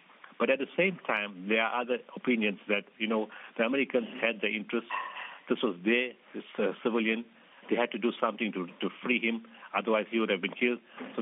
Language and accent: English; South Africa; I am South African.